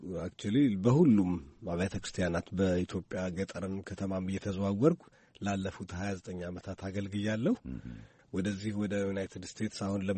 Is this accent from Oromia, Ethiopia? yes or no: no; Gondar, Amhara, Ethiopia; born there; now in Addis Ababa, Ethiopia; በወንጌላውያን ቤተክርስቲያን ውስጥ ዘማሪ ነኝ እና የተወለድኩት ጎንደር ነው።